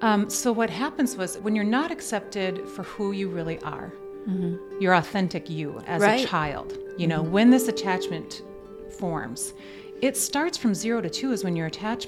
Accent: Wisconsin, United States; now in Minnesota, United States; I grew up in Wisconsin, moved to Minnesota. Here we are.

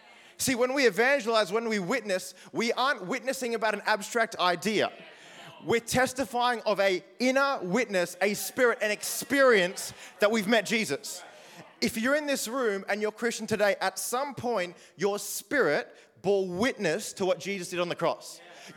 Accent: Sydney, New South Wales, Australia; Now, I grew up in Sydney and I went to a church that had quite a large auditorium.

